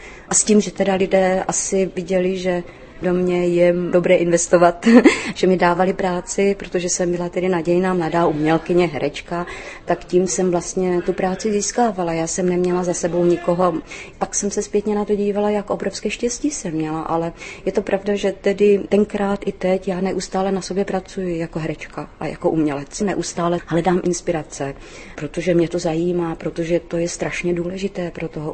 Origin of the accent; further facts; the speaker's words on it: Moravia, Czechia; protože jsem z Moravy, tak já miluju lidové písničky a cymbálovku